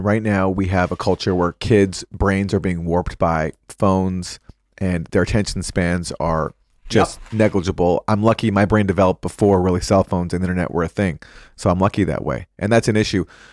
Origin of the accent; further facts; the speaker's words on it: Canada; I grew up in Canada. And so Canada is different because there's way less people